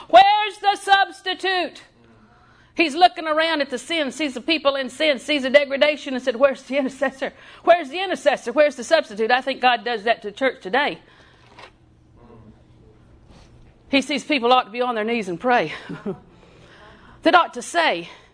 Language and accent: English; Auburndale, Florida, United States; Well, that was the day I grew up in Auburndale. That was the day the tornado hit Auburndale Junior High.